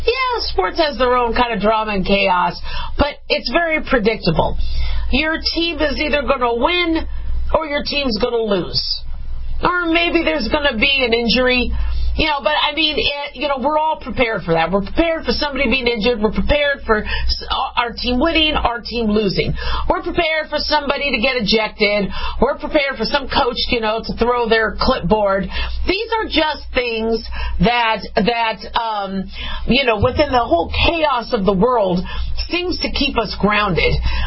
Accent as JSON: {"language": "English", "town": "Las Vegas", "region": "Nevada", "country": "United States", "said": "And then I'm from Vegas, so losing Marc-Andre Fleury today from the Golden Knights to the Chicago Blackhawks"}